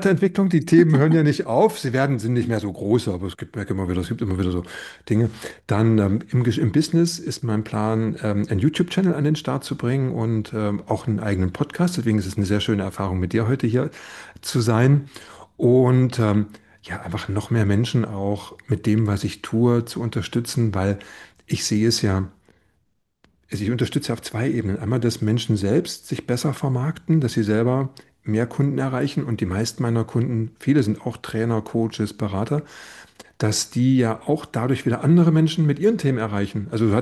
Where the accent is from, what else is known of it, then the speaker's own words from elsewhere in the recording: Germany; Ich bin ja noch so ein Kind der DDR